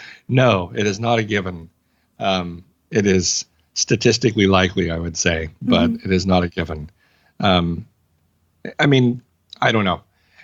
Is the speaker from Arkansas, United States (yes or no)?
yes; Arkansas, United States; I guess because I'm from Arkansas.